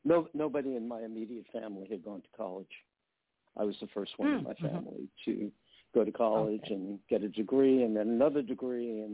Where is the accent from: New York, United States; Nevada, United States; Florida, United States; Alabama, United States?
New York, United States; accent: New York; Yes, I'm from New York. Born and raised, went to school there, and spent a good portion of my life there.